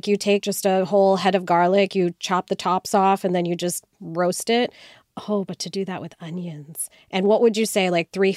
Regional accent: India; I'm Indian. I grew up in India partially.

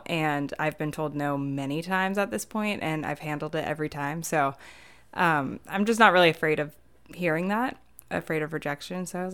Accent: Florida, United States; moved away as an adult; now in New York, United States; I am from Florida. I moved at the very end of 2013.

